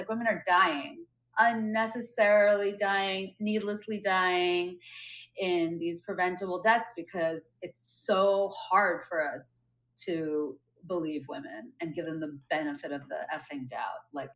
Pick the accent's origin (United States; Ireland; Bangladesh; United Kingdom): Bangladesh; if you had told little brown girl … growing up in Bangladesh